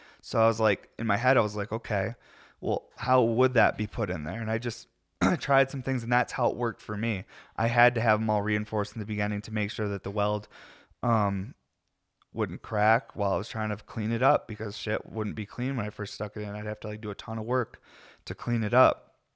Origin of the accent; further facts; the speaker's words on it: Syracuse, New York, United States; now in Colorado, United States; But I'm from upstate New York. I'm from Syracuse, New York, where it's always gray. So moving to Colorado has totally changed for me